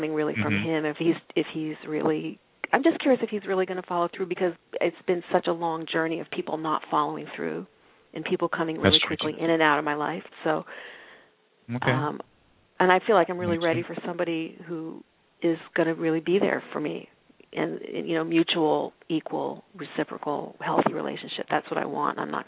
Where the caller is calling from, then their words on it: New York, United States; From New York.